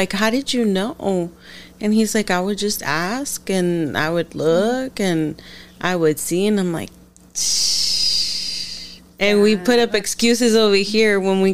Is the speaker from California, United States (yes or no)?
yes; San Diego, California, United States; also born or lived in Los Angeles; I was born in LA, and you know, I was raised here in San Diego, but I still, till this day, I have family in LA.